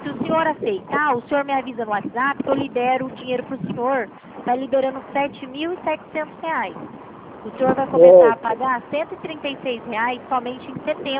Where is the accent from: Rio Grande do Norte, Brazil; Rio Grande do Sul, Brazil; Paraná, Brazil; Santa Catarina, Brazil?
Paraná, Brazil; Cornélio Procópio; Eu sou daqui de Cornélio também